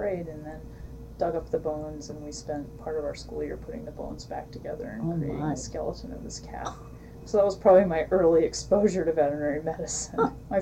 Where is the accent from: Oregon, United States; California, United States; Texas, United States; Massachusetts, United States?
Oregon, United States; Forest Grove; also born or lived in Hillsboro; I was born in Hillsboro, Oregon. I grew up in Forest Grove, Oregon, and there's suburbs of Portland, the major city in Oregon.